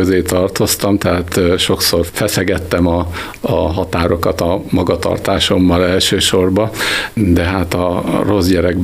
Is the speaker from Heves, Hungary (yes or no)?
no; Baja, Bács-Kiskun, Hungary; born there; Én Baján születtem, és talán itt Kiskunhalason úgy ismernek, hogy